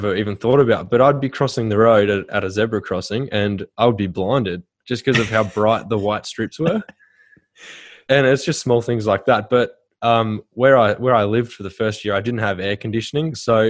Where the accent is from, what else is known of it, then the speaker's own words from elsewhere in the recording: Pambula, New South Wales, Australia; Yeah. So it's such a good spot. It's right on the beach, and we've got the Kosciuszko National Park, which is the main spot for skiing in Australia, is 2 hours away.